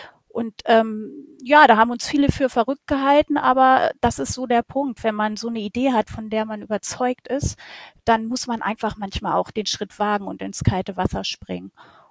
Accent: Eitzum, Lower Saxony, Germany; Ich komme aus Eizum. Ich bin 47 Jahre alt

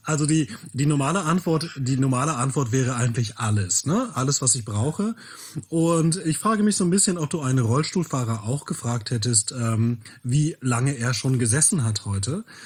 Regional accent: Bielefeld, North Rhine-Westphalia, Germany; born there; Also meine Familie kommt ja aus Ostfriesland. So, und ich bin in Bielefeld geboren

